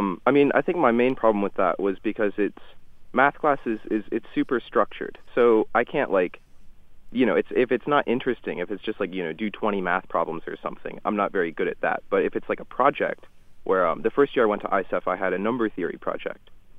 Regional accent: West Virginia, United States; I grew up in West Virginia, so I thought that I was pretty disadvantaged.

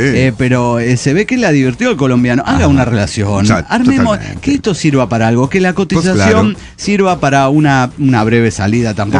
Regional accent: Argentina; now in China; soy argentino en China, viviendo en la ciudad de Wanling, una pequeña ciudad de 2 millones de habitantes.

